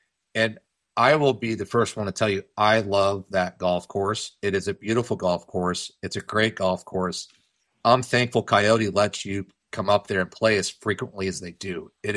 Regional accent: Kokomo, Indiana, United States; I grew up in the Kokomo Country Club.

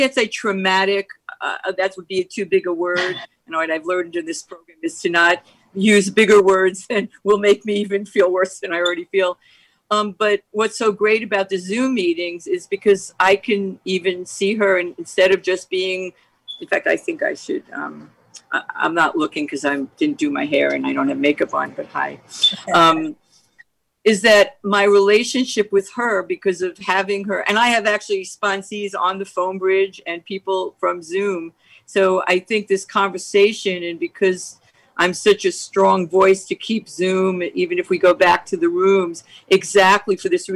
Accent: New York, United States; I'm from New York

